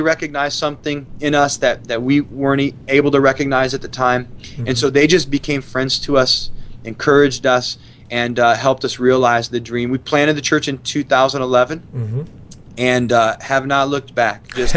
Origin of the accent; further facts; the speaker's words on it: Ohio, United States; And so growing up in Ohio